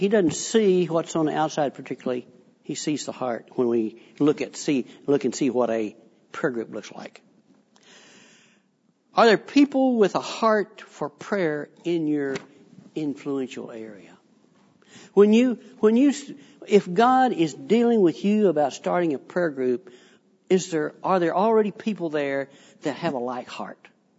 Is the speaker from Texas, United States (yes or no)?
yes; Texas, United States; I was raised up in the Panhandle of Texas, and the deepest water we ever saw was in an irrigation ditch.